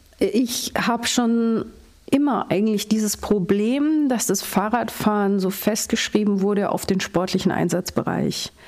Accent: Bavaria, Germany; ich komme aus dem Allgäu

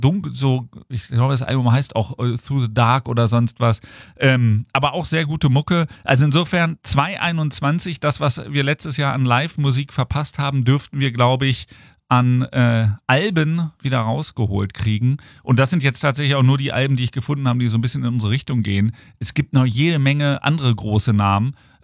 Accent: Hanover, Lower Saxony, Germany; Ich bin ja Hannoveraner

